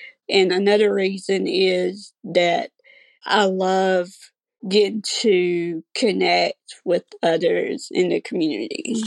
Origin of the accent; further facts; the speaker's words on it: Mississippi, United States; I'm from Mississippi. I'm on the autism spectrum myself, and I'm an autistic self-advocate.